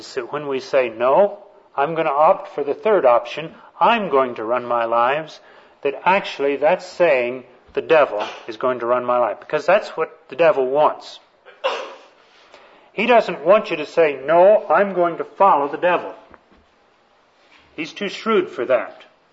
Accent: Texas, United States; he was the foreman of the body shop at one of the automobile dealerships there in my hometown.

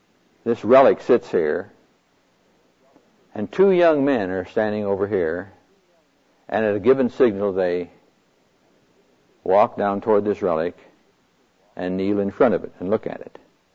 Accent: Neola, Iowa, United States; Now, I'm from Neola, Iowa, population 900. I'm not used to this kind of stuff.

